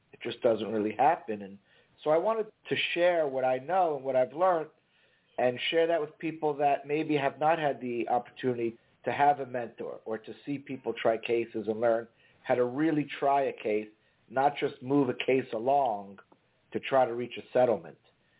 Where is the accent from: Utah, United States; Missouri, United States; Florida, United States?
Florida, United States; Miami; I'm a kid born and raised in Miami, Florida. I went away for college. I came back for law school.